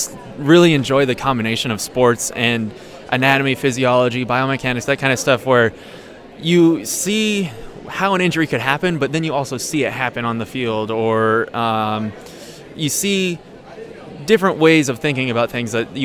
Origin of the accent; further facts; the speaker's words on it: Washington, United States; also born or lived in Whidbey Island / San Diego; So I'm kind of from everywhere in Washington. I grew up in the Yakima Valley, and then I moved to Whidbey Island, and that's where I graduated high school from Oak Harbor High School.